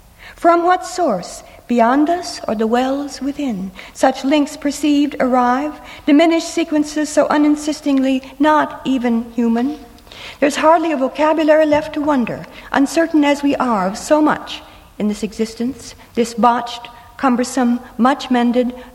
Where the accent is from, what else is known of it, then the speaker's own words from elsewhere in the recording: Iowa, United States; born there; I was born in Iowa. My father, however, was born in California.